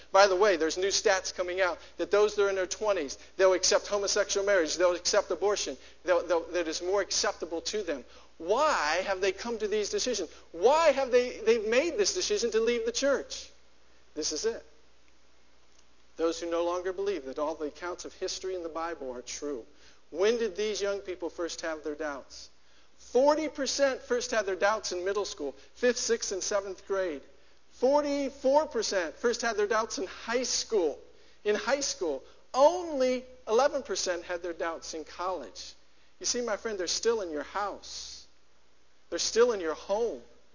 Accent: Ohio, United States; This is in my home state in Dayton, Ohio.

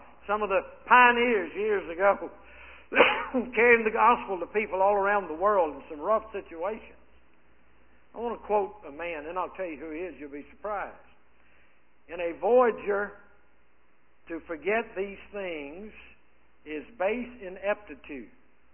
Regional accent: the South, United States; I'm a Southerner, as far as that goes.

